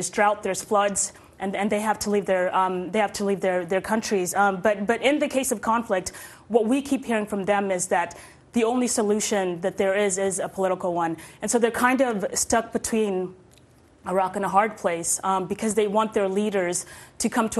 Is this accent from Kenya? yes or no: yes; Kenya; also born or lived in Ethiopia; I was born next door in Ethiopia, and then I eventually grew up in Kenya. And we actually passed through Kakuma refugee camp in the early 90s on our way into Nairobi.